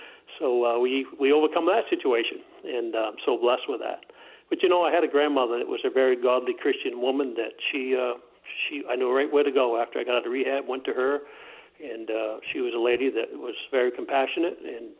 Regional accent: Lisbon Falls, Maine, United States; I grew up here in Lisbon Falls. I went to Lisbon High School, graduated from there

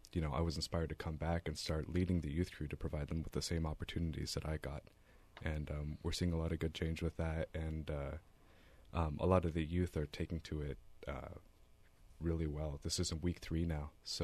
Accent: Medford, Oregon, United States; growing up in North Medford and then in the Rogue Valley, we have a lot of access to our natural resources here

